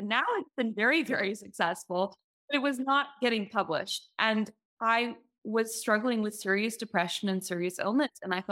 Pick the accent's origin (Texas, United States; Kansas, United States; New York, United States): New York, United States; We grew up in the Catskills, rehabilitating wild raccoons and possums.